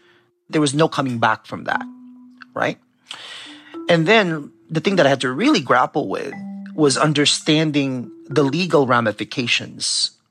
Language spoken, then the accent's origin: English; Philippines; moved away; But again, I'm Filipino. Everybody's an uncle.